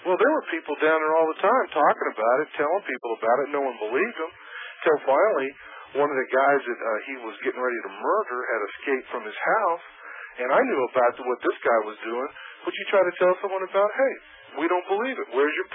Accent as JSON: {"language": "English", "town": "Kansas City", "country": "United States", "said": "Well, I tell you, where I come, like I come from Kansas City, right?"}